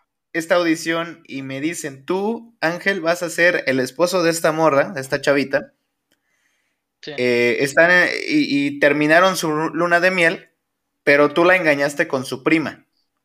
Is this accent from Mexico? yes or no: yes; Mexico; como benditos mexicanos que somos, no empieza a la 1 el casting